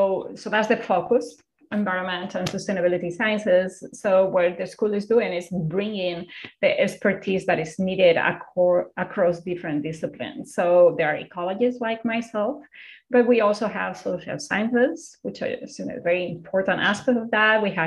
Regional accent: Spain; I'm originally from Spain

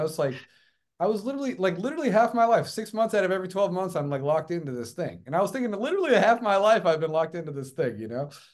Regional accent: Alameda, California, United States; I grew up in Alameda, you know, I was going to games since I was, you know, pretty much my whole life I've been an A's fan

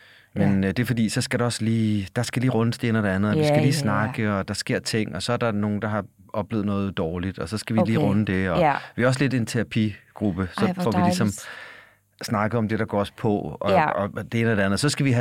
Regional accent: Farum, Capital Region of Denmark, Denmark

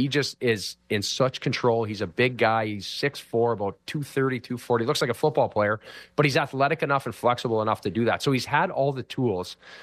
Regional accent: Thunder Bay, Ontario, Canada; He's from my hometown of Thunder Bay, where we just produce goalies nonstop, right?

